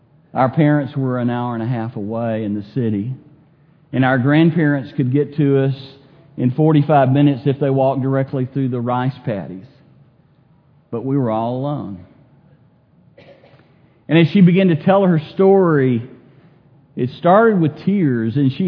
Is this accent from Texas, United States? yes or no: yes; Texas, United States; here I am, I'm a Texan, I'm a hugger